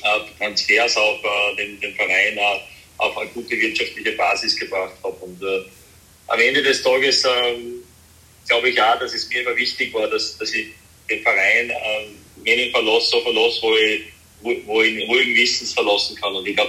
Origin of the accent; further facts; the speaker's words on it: Styria, Austria; Und jeder weiß, dass ich ja aus diesem Bundesland komme und wie sehr mir dann auch als Steirer die Steiermark am Herzen liegt